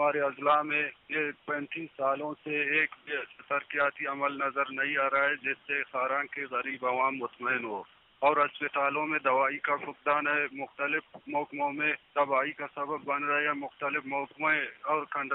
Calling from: Kharan, Balochistan, Pakistan; آران سے بات کر رہا ہوں، ہمارے علاقے میں ہمارے منتخب نمائندوں کی وجہ سے شہر میں اکثر بے چینی پائی جا رہی ہے

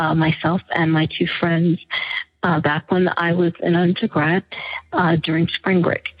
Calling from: North Carolina, United States; I'm calling from North Carolina

